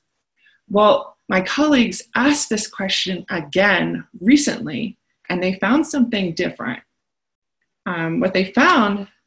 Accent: the South, United States; I'm a Southerner. I've lived in the South all my life.

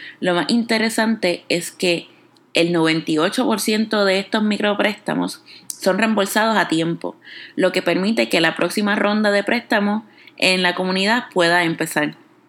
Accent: San Juan, Puerto Rico; soy de San Juan, Puerto Rico

